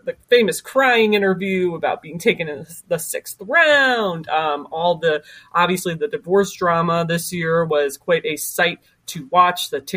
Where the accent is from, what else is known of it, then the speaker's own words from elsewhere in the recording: Cleveland, Ohio, United States; Like, I'm from Cleveland. I was never a Patriots fan.